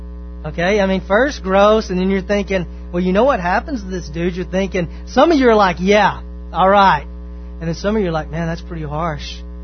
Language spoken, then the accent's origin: English; the South, United States; I'm from the South.